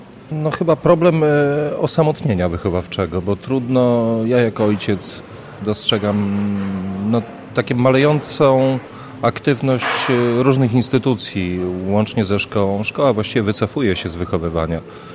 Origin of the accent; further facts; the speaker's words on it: Lubartów, Lublin Voivodeship, Poland; bo jestem z Lubartowa, więc to tak trochę może. A Lubartów nie jest daleko